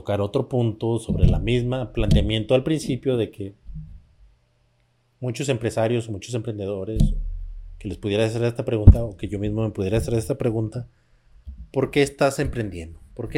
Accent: San Francisco del Rincón, Guanajuato, Mexico; Yo soy de aquí de San Francisco de León, Guanajuato, cerca de León, Guanajuato

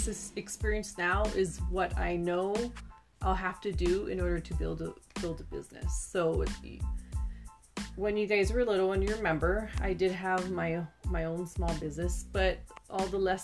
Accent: Hawaii, United States; because I'm originally from Hawaii

